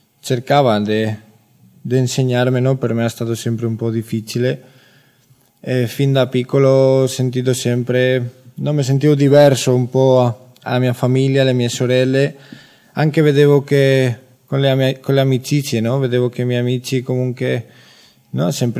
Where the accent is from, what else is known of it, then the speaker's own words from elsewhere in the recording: Spain; Italian is a second language; ho 26 anni, vengo dalla Spagna, io vengo di una famiglia cristiana, una famiglia, siamo quattro fratelli